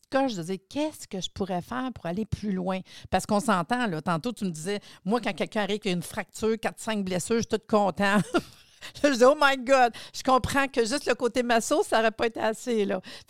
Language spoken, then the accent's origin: French; Laval, Quebec, Canada; Puis je dis « Ah, je suis de Laval! »